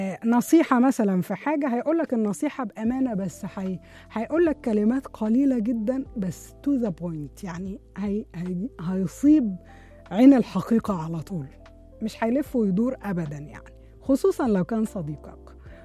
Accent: Egypt; هو من أهم مشاهير برج العقرب عندنا في مصر يعني

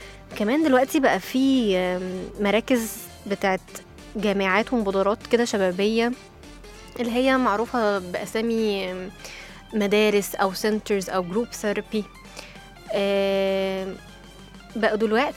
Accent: Egypt; الاكتئاب اللي زاد بشكل كبير قوي عندنا في مصر

